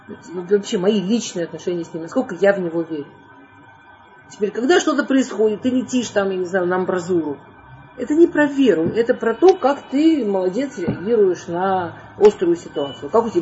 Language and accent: Russian; Moscow, Russia; То есть мы там, ребята из Москвы, там приехали